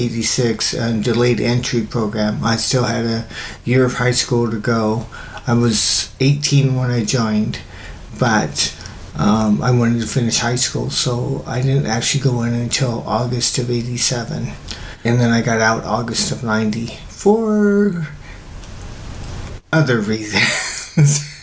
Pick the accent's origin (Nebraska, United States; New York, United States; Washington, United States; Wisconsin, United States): Washington, United States; also born or lived in California; I ended up being a foster within the family to my aunt and uncle in Washington. I was born in California